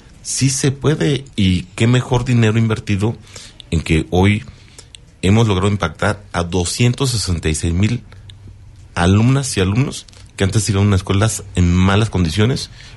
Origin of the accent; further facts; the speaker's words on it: Mexico; más bien unirnos como mexicanos